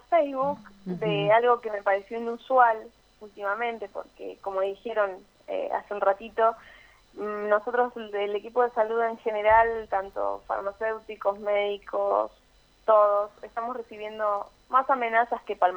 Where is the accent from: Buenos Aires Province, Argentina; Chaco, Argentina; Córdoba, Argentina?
Buenos Aires Province, Argentina; Punta Alta; now in Bahía Blanca, Argentina; yo alquilo sola acá en Bahía Blanca y ellos viven en Punta Alta. Yo soy oriunda de Punta Alta.